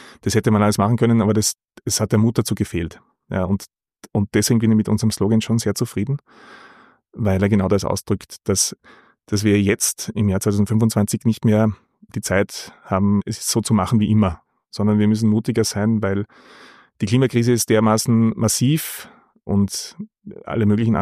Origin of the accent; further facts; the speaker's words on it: Freistadt, Upper Austria, Austria; now in Vienna, Austria; ich komme aus Oberösterreich, bin ein Landkind. Wien, sagt bei Freistadt, ist der Ort, in dem ich aufgewachsen bin.